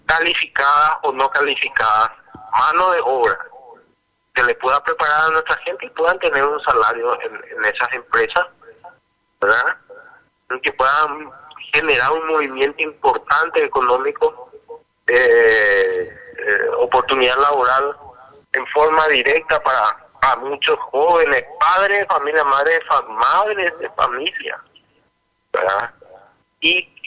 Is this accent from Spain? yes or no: no; Paraguay; nos posiciona bien como paraguayos